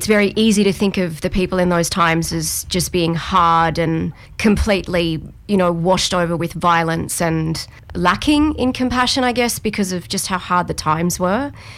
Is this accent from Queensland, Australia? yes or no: yes; Mackay, Queensland, Australia; I'm actually originally from North Queensland. I'm from Mackay, way up the top. So I did tell a bit of a fib when I said I was from Sydney. Technically I am, though.